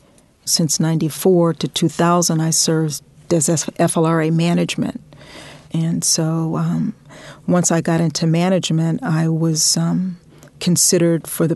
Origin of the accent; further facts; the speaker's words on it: Pittsburgh, Pennsylvania, United States; I grew up in Pittsburgh, and I didn't appreciate it at the time, but Pittsburgh and a blue-collar town